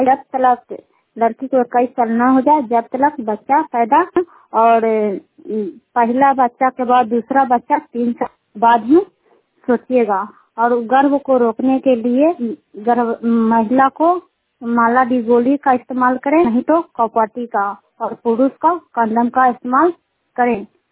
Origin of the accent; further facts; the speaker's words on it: Kukahariya, Bihar, India; कुकहरिया के रहने वाले हैं, पंचायत के चंडी प्रखंड नालंदा जिला के।